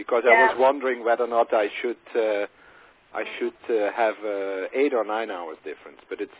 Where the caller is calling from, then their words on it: The Hague, South Holland, Netherlands; I am calling from The Hague now